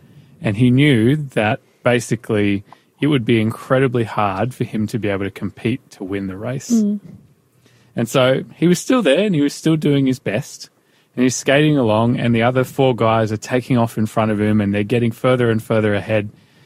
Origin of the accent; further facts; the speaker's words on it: Newcastle, New South Wales, Australia; growing up in Newcastle, Newcastle's like nickname reputation was Steel City